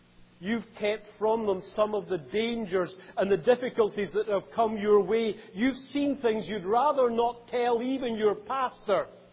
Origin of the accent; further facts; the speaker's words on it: Scotland, United Kingdom; as I come from Scotland, that the sun can bake the ground hard.